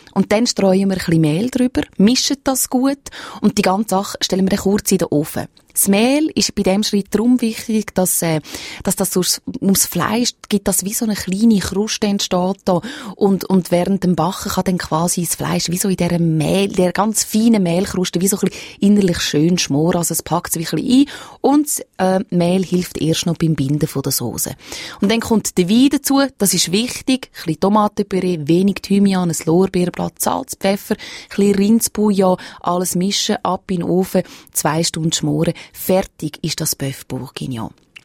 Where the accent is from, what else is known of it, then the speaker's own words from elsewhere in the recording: Switzerland; das geht mir als Schweizerin manchmal